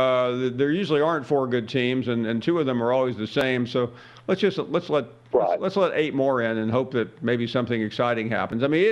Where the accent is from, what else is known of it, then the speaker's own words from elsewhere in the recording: Memphis, Tennessee, United States; I grew up in Memphis, and, at the time, Alabama was on top, so I followed them.